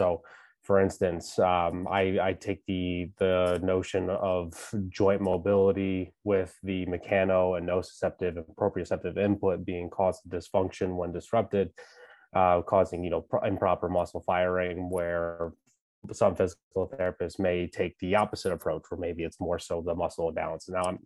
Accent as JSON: {"language": "English", "region": "Michigan", "country": "United States", "moved": "yes", "lives_now": "Shrewsbury, United States", "said": "I'm originally from Michigan, but made my way out here for hockey and then college, and, you know, met my wife in Boston."}